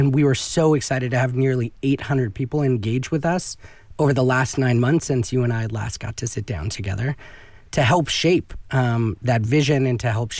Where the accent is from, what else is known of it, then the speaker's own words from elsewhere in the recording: Fresno, California, United States; So I grew up here in Fresno, went to public schools here in Fresno.